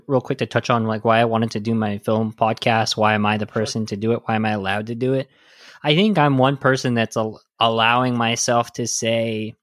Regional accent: Tuba City, Arizona, United States; But it's problematic for me because I grew up in Tuba City.

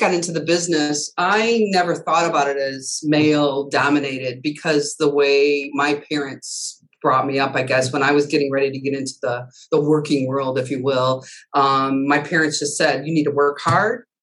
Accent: Indiana, United States; now in Detroit, United States; I'm not originally from Detroit. So we weren't where I'm from, the northwest side of Indiana by Chicago.

